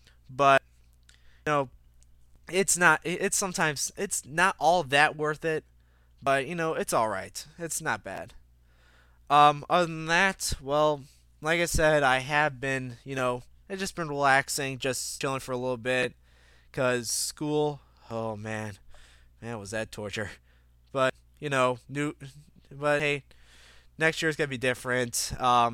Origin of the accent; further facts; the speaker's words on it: Chicago, Illinois, United States; this actually takes place in my hometown, by the way. The Chicago Transit Authority